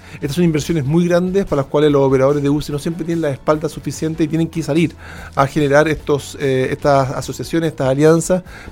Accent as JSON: {"language": "Spanish", "country": "Chile", "said": "no somos los chilenos diciendo que estamos en una posición muy favorable, sino que efectivamente las condiciones de nuestro desierto en el norte y de nuestro Magallanes"}